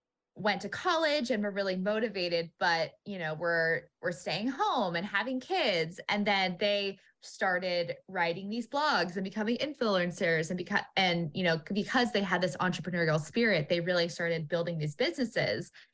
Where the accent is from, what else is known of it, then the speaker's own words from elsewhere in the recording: West Coast, United States; now in US East Coast; I grew up on the West Coast, so I'm very familiar with the LDS church, but since moving out to the East Coast